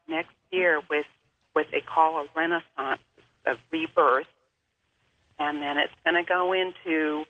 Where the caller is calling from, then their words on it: Linden, California, United States; Linden, California.